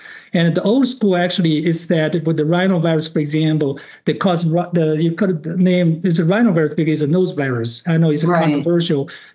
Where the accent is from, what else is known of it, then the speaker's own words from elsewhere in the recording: China; English is a second language; moved away as an adult; now in United States; So I grew up in China. Actually, I did my medical education back in China. I did my first residency in otolaryngology and practice as a rhinologist for about 3 years before I came to the United States.